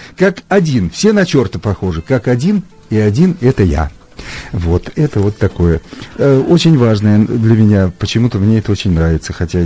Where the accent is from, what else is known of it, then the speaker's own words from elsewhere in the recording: Tolyatti, Samara Oblast, Russia; в том числе вот я из Тольятти